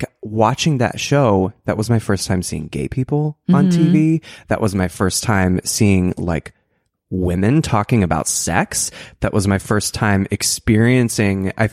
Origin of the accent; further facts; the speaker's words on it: Oklahoma, United States; Because we were both about the same age growing up in Oklahoma.